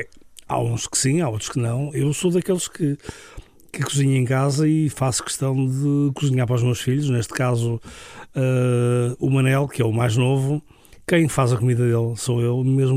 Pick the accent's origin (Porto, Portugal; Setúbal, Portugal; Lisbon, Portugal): Setúbal, Portugal; Seixal; born there; eu sou de uma família alentejana, apesar de não ter nascido no Alentejo, e toda a gente acha que eu nasci no Alentejo, mas não, eu nasci num concelho muito perto daqui